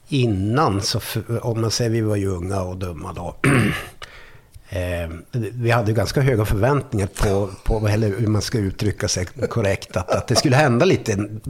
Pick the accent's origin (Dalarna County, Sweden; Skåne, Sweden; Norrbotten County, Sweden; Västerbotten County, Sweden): Norrbotten County, Sweden; Arvidsjaur; now in Stockholm, Sweden; Nej, jag kommer ju från Arvidsjaur från början.